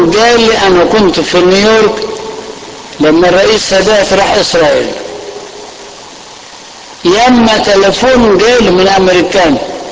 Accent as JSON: {"language": "Arabic", "country": "Egypt", "said": "يعرفون ان احنا مصريين"}